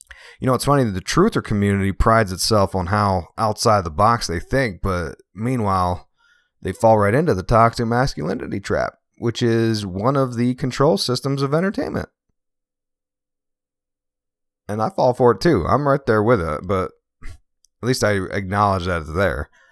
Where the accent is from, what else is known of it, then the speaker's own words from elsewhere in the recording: East Coast, United States; And plus like I grew up in on the East Coast there, it's a little more liberal.